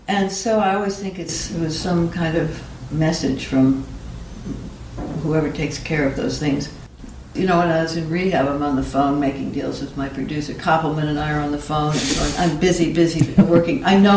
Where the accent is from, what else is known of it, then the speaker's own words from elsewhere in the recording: New York, United States; I was very in with the acting crowd here because I'm a New Yorker